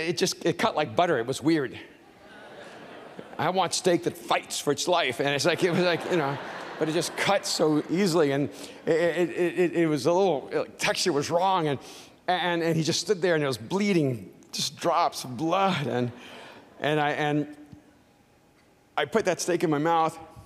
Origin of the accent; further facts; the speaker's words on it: El Salvador; moved away; also born or lived in Miami; I'm from El Salvador. All Latinos burn their steak because we never get good meat.